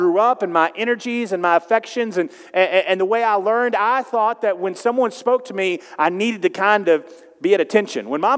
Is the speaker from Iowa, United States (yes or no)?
no; Texas, United States; And again, I grew up in Southeast Texas where when even people came to the table, you stand as just kind of a sign of respect.